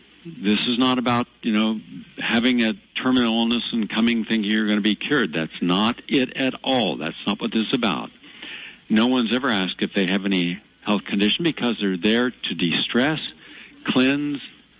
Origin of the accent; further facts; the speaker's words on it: West Virginia, United States; since we grew up as hillbillies in West Virginia